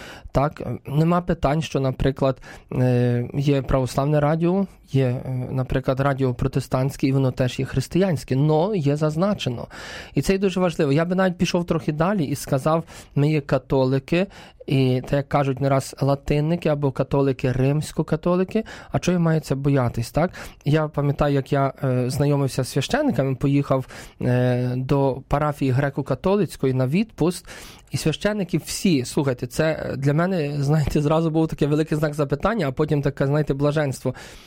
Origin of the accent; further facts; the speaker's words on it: Brovary, Kyiv Oblast, Ukraine; also born or lived in Bedrykivtsi; я є з Броварів, я є з орденом Паулінів, я народився в Бедриківці, я на Україні живу, я є римо-католицький священник